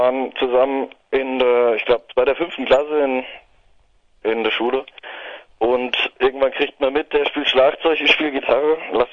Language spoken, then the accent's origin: German; Alzenau, Bavaria, Germany; Wir kommen aus Alfenau. Das ist ein kleines Städtchen in Unterfranken.